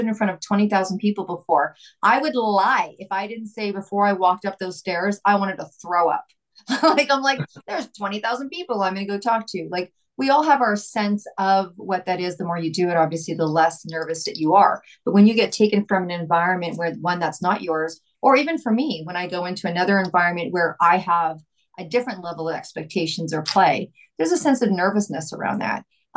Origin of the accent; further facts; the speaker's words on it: Vancouver, British Columbia, Canada; I bungee jumped backwards up off a crane in Montreal and screamed, hey, I'm from Vancouver.